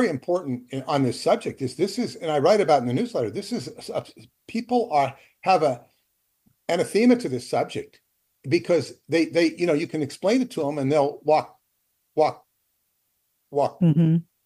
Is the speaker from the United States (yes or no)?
yes; Los Angeles, California, United States; it's L.A. becomes Shambhala when I'm with my daughter there, because we're so much fun together, and it's my hometown.